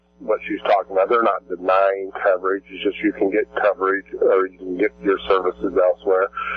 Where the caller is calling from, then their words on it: Waynesville, Missouri, United States; from Waynesville, Missouri.